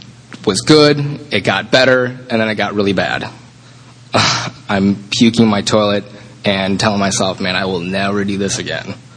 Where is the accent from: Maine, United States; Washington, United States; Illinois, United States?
Illinois, United States; Chicago; moved away as an adult; I should back up. I grew up in Chicago. And I moved to Chicago at night, or Chicago, bleh, moved to California when I was 19.